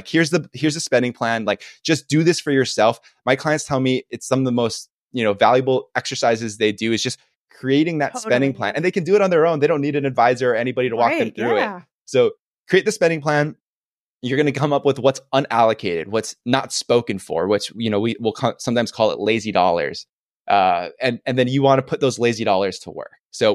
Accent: Kaneohe, Hawaii, United States; I grew up in Kaneohe, Kahului on Oahu, which is like a little bit more rural country.

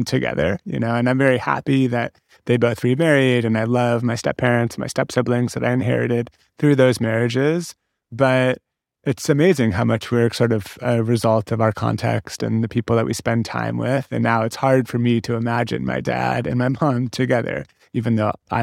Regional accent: San Francisco, California, United States; I grew up in San Francisco, but sort of pre-dot-com, pre-tech, kind of finding its sex appeal.

